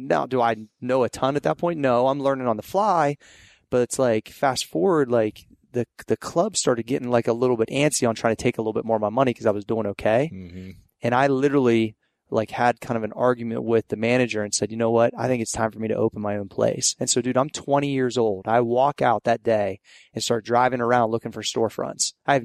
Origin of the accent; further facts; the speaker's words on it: Steubenville, Ohio, United States; Yeah, like Southeast Ohio. Okay. I'm from the Steubenville, Caddis, like Ohio Valley area.